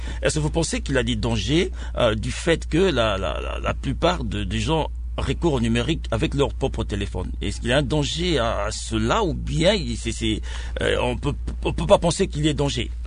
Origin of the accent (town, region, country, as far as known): DR Congo